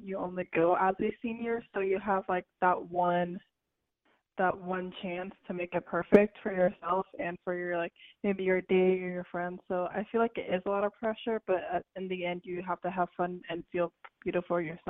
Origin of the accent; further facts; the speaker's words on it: Chicago, Illinois, United States; Well, I'm from Lincoln Square